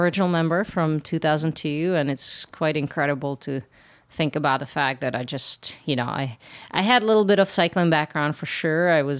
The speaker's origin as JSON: {"language": "English", "country": "Czechia", "tie": "born or raised there", "second_language": "English", "said": "growing up in Czech Republic, obviously cyclocross always been on TV"}